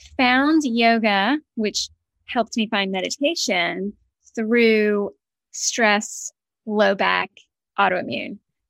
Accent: the South, United States; I'm from the South originally.

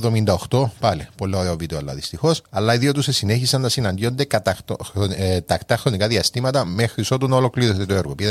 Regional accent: Limassol, Limassol District, Cyprus; καθώς και εγώ είμαι ο μισός από Λεμεσόν

